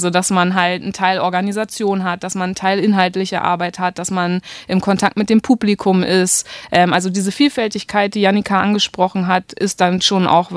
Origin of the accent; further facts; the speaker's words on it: Hamburg, Germany; Ich bin in Hamburg aufgewachsen